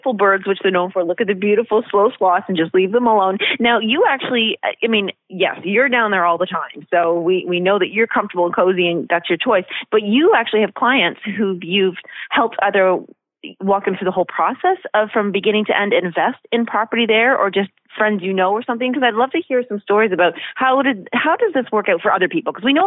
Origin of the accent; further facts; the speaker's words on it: Canada; as even Canadian, I'll have to say this